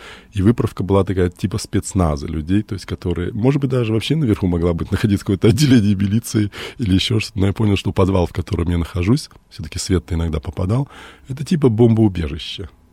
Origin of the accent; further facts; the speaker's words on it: Australia; я не иностранец, вообще-то я из Австралии.